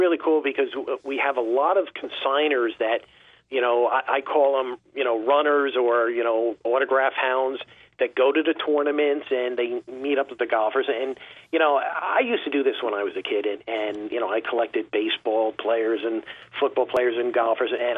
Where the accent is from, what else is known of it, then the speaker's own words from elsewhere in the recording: New Jersey, United States; accent: New Jersey; You're picking up my New Jersey accent?